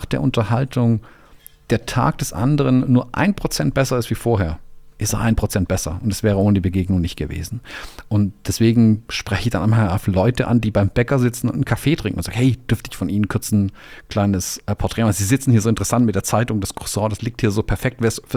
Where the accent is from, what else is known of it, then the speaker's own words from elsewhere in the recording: United States; das sage ich jetzt als Amerikaner